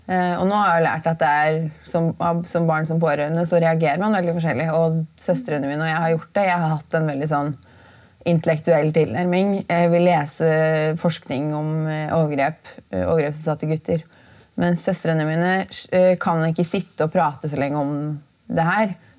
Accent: Gjøvik, Innlandet, Norway; Jeg skriver jo om en scene som jeg er hjemme på Gjøvik, der hele familien er samlet

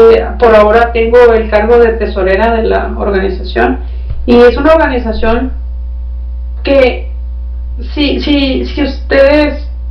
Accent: Baja California, Mexico; lo que sí he sabido que de Baja California, pues soy la de Lima Lama, pues la persona que más lejos ha ido a competir

